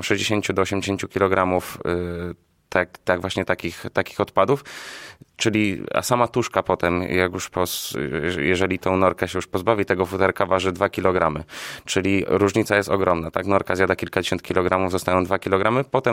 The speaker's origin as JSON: {"language": "Polish", "town": "Nowy Sącz", "region": "Lesser Poland", "country": "Poland", "said": "Nowego Sącza, dokładnie."}